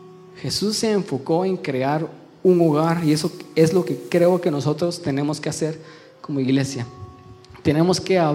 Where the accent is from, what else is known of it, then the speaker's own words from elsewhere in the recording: Guatemala; yo, como crecí aquí en Guatemala y crecí en la iglesia